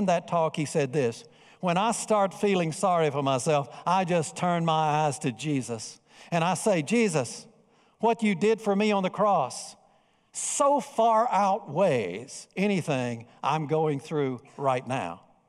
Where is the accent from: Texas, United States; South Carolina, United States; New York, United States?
South Carolina, United States; Bishopville; I attended a funeral in Greenville of a man from my hometown, Bishopville.